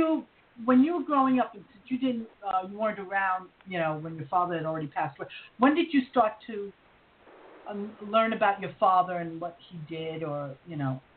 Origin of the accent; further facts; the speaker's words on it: New York, United States; because I was raised in Spanish Harlem. So I get, you know, being Chinese, it was kind of weird because everybody thought that I grew up in Chinatown, and that's not where I'm from.